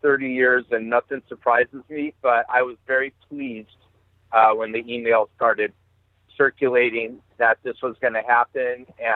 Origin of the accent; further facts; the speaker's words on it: Santa Cruz, California, United States; he is from my hometown of Santa Cruz, California.